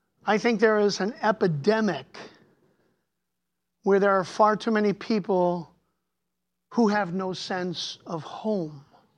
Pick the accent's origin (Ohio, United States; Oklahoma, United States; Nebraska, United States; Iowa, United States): Ohio, United States; Cleveland; part of my story growing up in Cleveland was that I was a part of a gang.